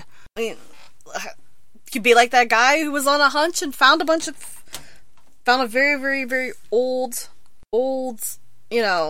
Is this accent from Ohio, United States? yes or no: yes; Ohio, United States; Which is hilarious, because we're from Ohio